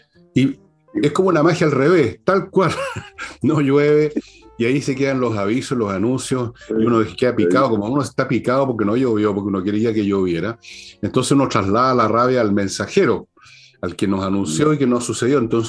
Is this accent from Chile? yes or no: yes; Chile; aquí estamos hablando de como chilenos que viven en la zona centro del país